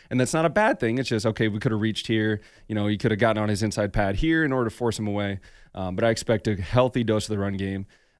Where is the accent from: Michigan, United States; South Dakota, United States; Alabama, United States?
South Dakota, United States; I'm from South Dakota, yeah.